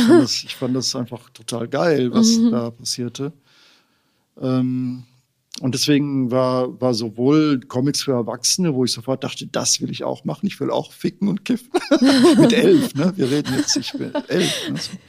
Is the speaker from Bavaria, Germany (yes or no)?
no; North Rhine-Westphalia, Germany; Ich bin aufgewachsen in Ostwestfalen, in so einem kleinen Dorf, so einem katholischen, sehr katholischen Umfeld.